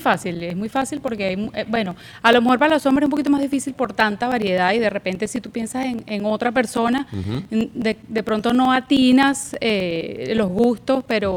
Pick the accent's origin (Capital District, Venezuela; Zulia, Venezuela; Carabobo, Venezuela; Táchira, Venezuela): Carabobo, Venezuela; Valencia; also born or lived in Puerto Cabello; Sí, en Valencia. Soy de Valencia.